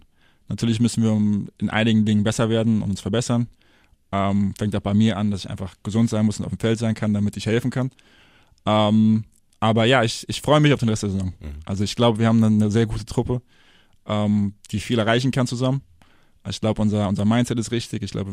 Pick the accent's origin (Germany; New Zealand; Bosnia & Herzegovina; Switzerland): Germany; Wiesbaden, Hesse; Ich bin ja, also muss ich auch dazu sagen, ich bin ja auch aus Wiesbaden.